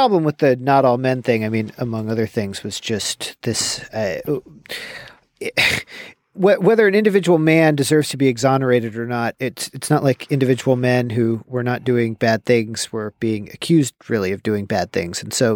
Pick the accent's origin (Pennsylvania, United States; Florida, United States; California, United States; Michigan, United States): California, United States; when I was growing up in the Bay Area, essentially, we only saw what was in the San Francisco Chronicle and the New York Times.